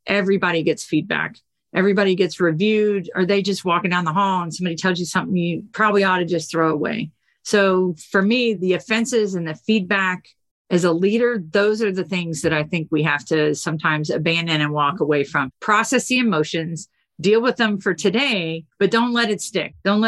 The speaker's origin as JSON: {"language": "English", "region": "Florida", "country": "United States", "tie": "born or raised there", "also_born_or_lived": "Colorado", "said": "In a team of 60, we had two native Floridians and a team of 65 sitting in Florida. And I happened to be one of them who had just moved from Colorado."}